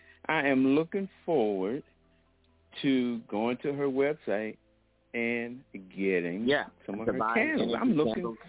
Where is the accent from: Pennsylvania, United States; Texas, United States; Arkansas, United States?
Pennsylvania, United States; Philadelphia; I'm from Philadelphia, Carrie. I mean, that's another one of those institutions like cheesesteaks, hoagies, and pretzels with mustard on it. Back home, if you didn't eat any of that stuff, obviously you weren't from Philadelphia.